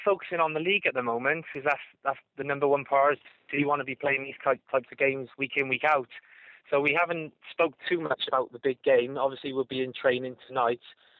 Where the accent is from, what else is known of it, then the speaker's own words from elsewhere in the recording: Barry, Wales, United Kingdom; I'm from Barry myself, so there's no greater buzz than playing for your hometown club.